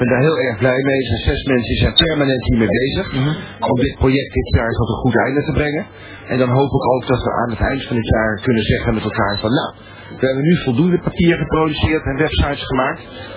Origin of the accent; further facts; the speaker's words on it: North Holland, Netherlands; want ik kom uit het Gooi. Dus ja. Dat is toch anders, ook een kust, maar een ander soort kust.